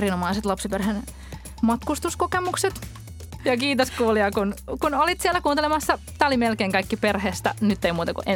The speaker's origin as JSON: {"language": "Finnish", "town": "Turku", "region": "Southwest Finland", "country": "Finland", "tie": "born or raised there", "said": "No minä kerron Turusta matkavinkin, koska olen sieltä kotoisin."}